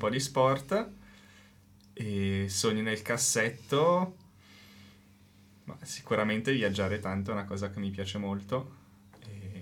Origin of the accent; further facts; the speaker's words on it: Lugano, Ticino, Switzerland; also born or lived in Basel; so un po' meglio l'italiano perché sono di Lugano, quindi da questo punto di vista sono fortunato